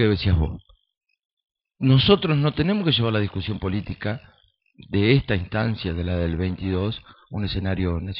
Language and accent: Spanish; Concordia, Entre Ríos, Argentina; La realidad mía es que yo vivo en Concordia y nací y me crié acá en Concordia